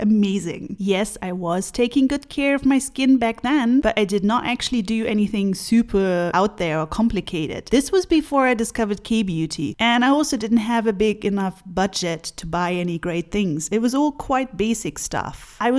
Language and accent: English; Bonn, North Rhine-Westphalia, Germany; now in Freiburg, Germany; it is much cleaner and greener than where I lived before, which was my hometown of Bonn. Bonn is close to Cologne and close to all sorts of coal mining or ex-coal mining areas